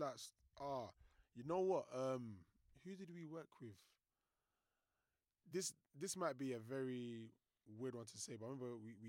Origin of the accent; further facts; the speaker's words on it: London, United Kingdom; So I'm from East London